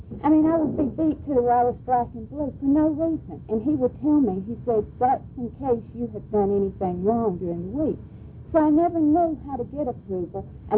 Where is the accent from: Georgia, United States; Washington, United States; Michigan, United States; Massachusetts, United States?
Georgia, United States; Fort Benning; born there; I was born in November 21st, 1942, about 100 miles from here, at Fort Benning, Georgia.